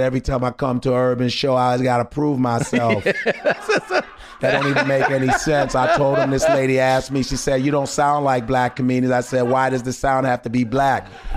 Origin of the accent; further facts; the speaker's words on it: Chicago, Illinois, United States; You know, when I was coming up in Chicago, I grew up in Chicago, started my career in Chicago.